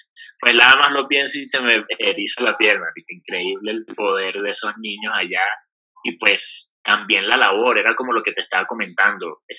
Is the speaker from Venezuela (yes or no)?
yes; Venezuela; now in Colombia; soy venezolano, tengo 28 años, hace 3 años que vivo en Colombia